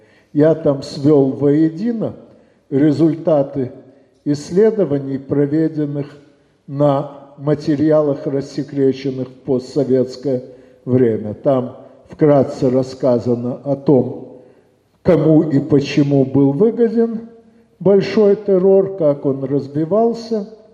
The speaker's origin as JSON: {"language": "Russian", "town": "Odesa", "region": "Odesa Oblast", "country": "Ukraine", "tie": "born or raised there", "lives_now": "Moscow, Russia", "said": "хотя сам родом с Одессы, но с 6 сентября 1995 года работаю в Москве."}